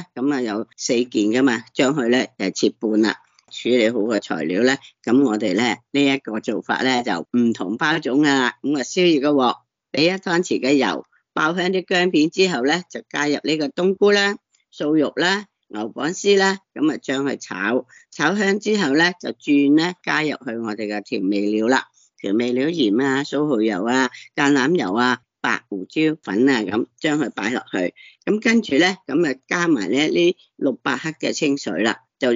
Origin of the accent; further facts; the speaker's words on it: Guangdong, China; 咁其实咧，我哋广东人咧就白色嗰只尖嗰只糯米啊